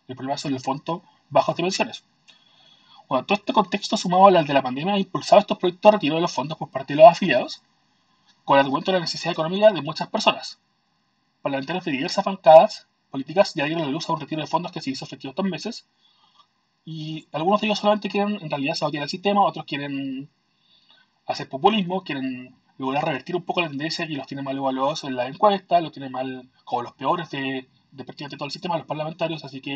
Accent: Chile; Hola a todos los que escuchan Crónica Libre en Latinoamérica … de Chile y el tema del que se hablará esta semana es acerca del sistema de previsiones de mi país

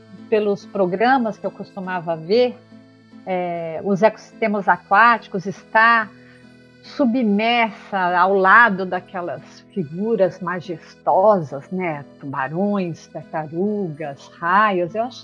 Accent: São Paulo, Brazil; born there; Eu nasci em São Paulo, na capital.

